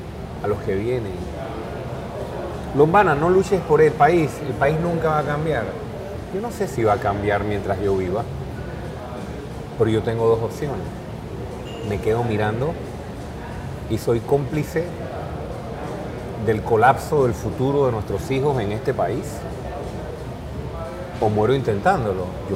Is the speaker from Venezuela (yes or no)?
no; Panama; Yo soy panameño antes que político.